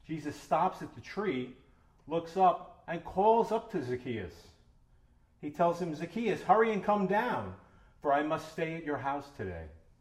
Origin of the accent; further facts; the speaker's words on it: Staten Island, New York, United States; When I was growing up in Staten Island, we had several sycamore trees on our street, and we had a very, very huge one in our backyard.